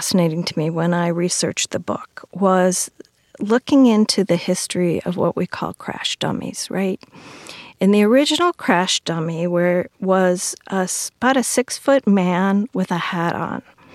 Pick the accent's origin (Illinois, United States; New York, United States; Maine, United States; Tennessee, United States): Illinois, United States; Waukegan; So there were 3 of those sites in my hometown of Waukegan, Illinois.